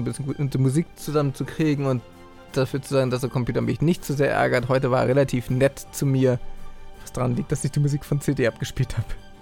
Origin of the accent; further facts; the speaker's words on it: Germany; now in Austria; ich bin Deutscher, ich habe da einen Feiertag. Ich bin vor allem Protestant, das ist mein Feiertag.